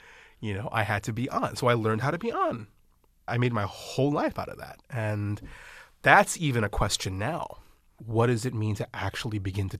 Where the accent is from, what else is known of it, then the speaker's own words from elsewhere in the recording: New York, United States; also born or lived in Nyack; I grew up in Mid-Hudson Valley, New York. I was born in Nyack on the Hudson.